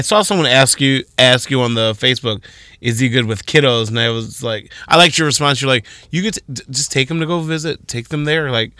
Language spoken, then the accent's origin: English; Toledo, Ohio, United States; I'm from Toledo, Ohio. So that wasn't my interest.